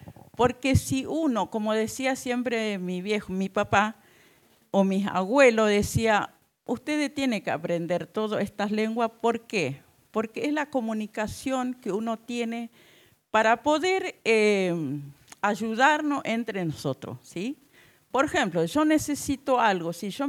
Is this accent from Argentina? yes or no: yes; Chaco, Argentina; Nosotros, donde yo nací, crecí, que es el impenetrable, hoy por hoy está sufriendo un desastre ecológico